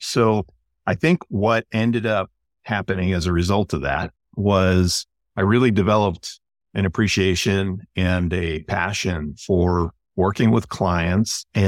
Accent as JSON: {"language": "English", "town": "Chicago", "region": "Illinois", "country": "United States", "said": "So I'm originally from Chicago."}